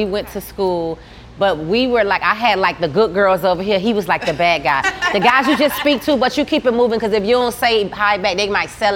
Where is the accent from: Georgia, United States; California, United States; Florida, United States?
Florida, United States; Miami; For me, I'm from Miami, of course. I grew up in Liberty City.